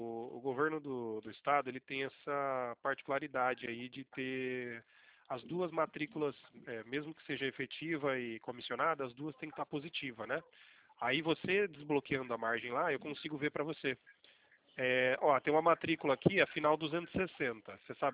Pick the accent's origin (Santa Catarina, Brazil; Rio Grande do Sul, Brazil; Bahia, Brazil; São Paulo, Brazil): São Paulo, Brazil; Campinas; Não, não, sou de Campinas.